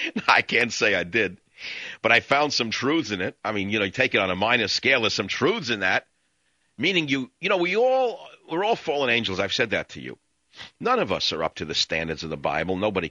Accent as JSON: {"language": "English", "town": "New York City", "region": "New York", "country": "United States", "said": "Listen, I come from New York City. I know what negotiation is."}